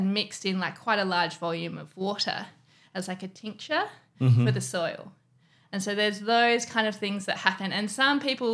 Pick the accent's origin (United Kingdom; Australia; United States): Australia; Margaret River, Western Australia; Margaret River. So this is my hometown.